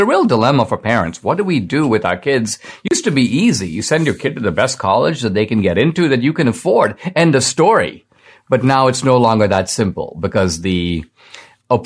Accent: United States; I have a right to this simply by virtue of the fact that I'm here and I'm an American.

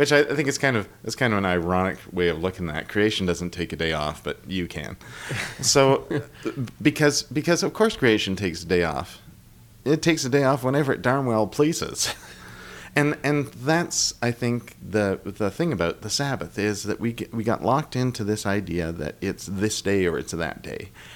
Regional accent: Toronto, Ontario, Canada; I grew up in Toronto

